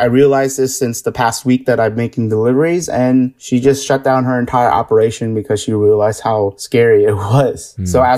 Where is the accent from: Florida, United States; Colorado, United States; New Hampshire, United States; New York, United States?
New York, United States; as a New Yorker, we were just on Caviar while we were doing normal operations.